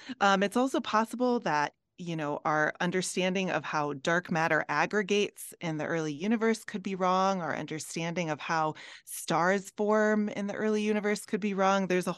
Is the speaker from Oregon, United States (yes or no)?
no; Minnesota, United States; I'm from Minnesota, so this is very exciting.